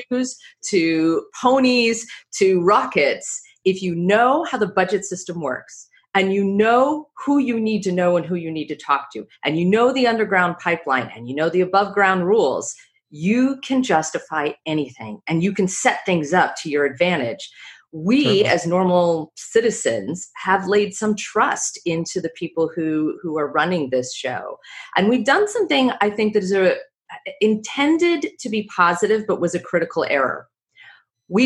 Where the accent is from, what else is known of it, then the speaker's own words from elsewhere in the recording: Orlando, Florida, United States; I come from Orlando, so let me say that, right? And in my state, we've had a number of school shootings.